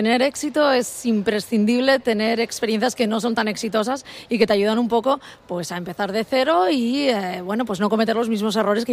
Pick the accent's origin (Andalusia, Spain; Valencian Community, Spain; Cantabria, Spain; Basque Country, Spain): Valencian Community, Spain; en mi caso, que soy tanto valenciana como dedicada a la genómica